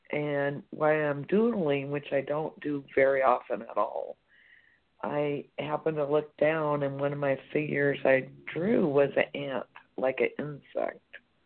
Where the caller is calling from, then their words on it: Marysville, Washington, United States; I'm calling from Marysville, Washington.